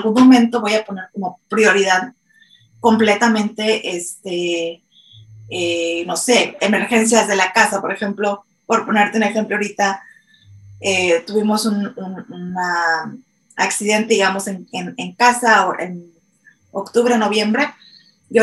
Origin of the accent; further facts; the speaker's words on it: Mexico; yo que crecí en México y lo sigo viendo mucho